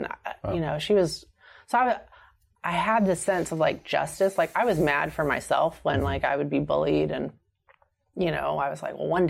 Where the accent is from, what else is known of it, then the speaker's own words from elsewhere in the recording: the South, United States; so growing up in the South, you know that Catholics aren't really Christian.